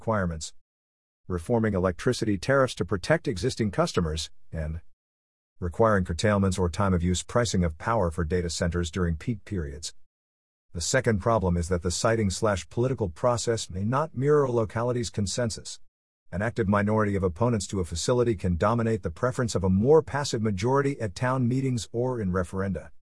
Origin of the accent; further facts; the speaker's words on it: New Mexico, United States; In my home state of New Mexico, there is an active and growing opposition to data center projects.